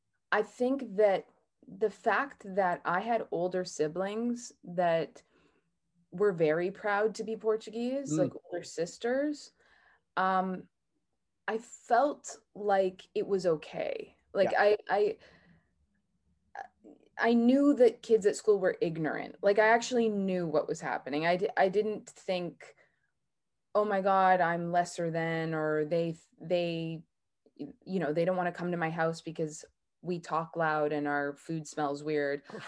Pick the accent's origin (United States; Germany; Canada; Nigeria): Canada; Winnipeg, Manitoba; I love Winnipeg in a way. I did not like growing up there in that I was very bored and very cold.